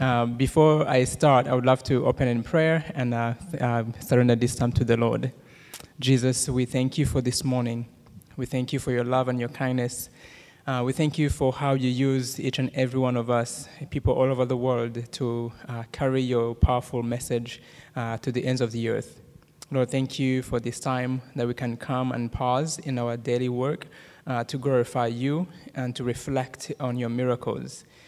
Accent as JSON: {"language": "English", "country": "Rwanda", "accent": "Rwandan", "second_language": "English", "lives_now": "United States", "said": "So my Rwandan accent, even if I wanted to get rid of it, there's no way I would be able to get rid of the accent."}